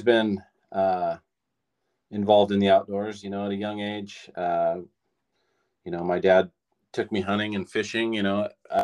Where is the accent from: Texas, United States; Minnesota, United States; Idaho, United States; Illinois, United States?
Idaho, United States; Yeah. Yep.